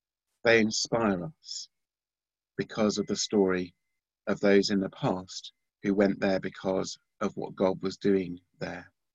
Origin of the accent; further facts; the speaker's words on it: Reading, South East England, United Kingdom; now in London, United Kingdom; Now, I grew up in Reading, and when I left there to come to London, it was not very far.